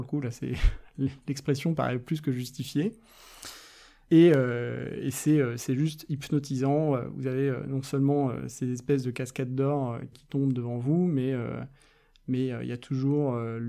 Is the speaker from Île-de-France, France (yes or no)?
no; Saint-Nazaire, Pays de la Loire, France; je pourrais presque me transposer dans ma ville natale de Saint-Nazaire, j'aurais le même bruit.